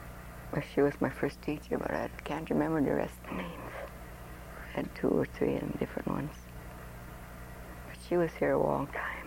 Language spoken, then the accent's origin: English; Chignik, Alaska, United States; And I was born and raised here in Chignik.